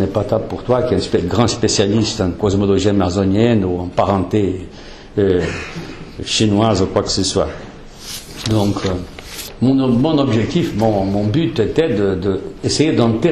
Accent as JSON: {"language": "French", "country": "Brazil", "second_language": "French", "said": "parce que je suis brésilien, le Brésil c'est un pays qui a toujours regardé vers l'Atlantique"}